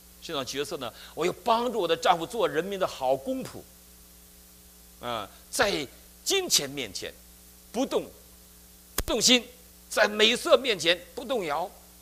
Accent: Wangkui County, Heilongjiang, China; now in United States; 那我生在中国黑龙江省望奎县郊区第四中学。

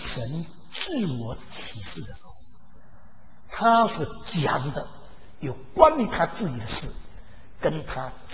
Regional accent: China

